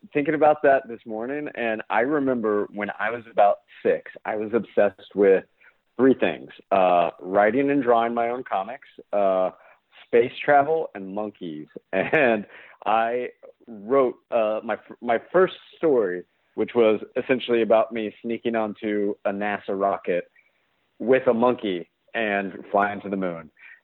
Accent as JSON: {"language": "English", "town": "Abilene", "region": "Texas", "country": "United States", "tie": "born there", "also_born_or_lived": "Okinawa / Guam", "said": "I was born in Abilene, Texas, but we ended up in Okinawa and Japan and then in Guam."}